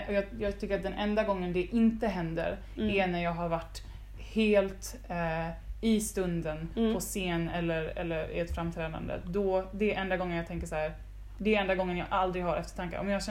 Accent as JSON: {"language": "Swedish", "region": "Gotland", "country": "Sweden", "said": "Jag kommer från Gotland."}